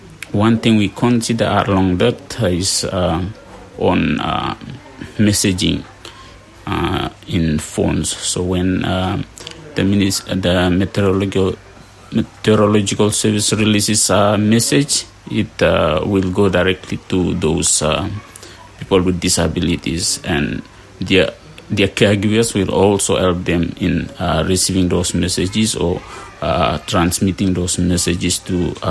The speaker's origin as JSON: {"language": "English", "region": "Temotu", "country": "Solomon Islands", "said": "I'm from Temotu Province in the Solomon Islands."}